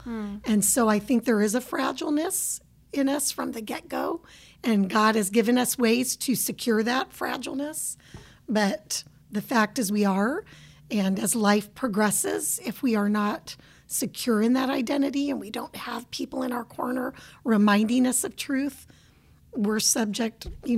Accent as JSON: {"language": "English", "region": "Arizona", "country": "United States", "also_born_or_lived": "Texas", "moved": "yes", "said": "We hail from the West. We're not Texans. We're from Arizona. But we are, Millie, those people who got to Texas as soon as we could."}